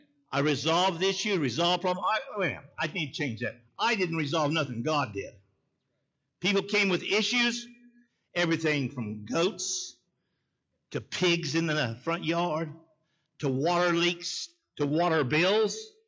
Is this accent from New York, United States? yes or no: no; Oklahoma, United States; born there; Now, I was born in Oklahoma, so be cool.